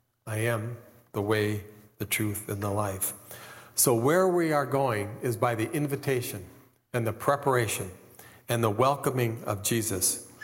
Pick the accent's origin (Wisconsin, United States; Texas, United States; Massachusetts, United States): Wisconsin, United States; Milwaukee; Gail's from Chicagoland, I'm from Milwaukee area, but we made this our home and we love it.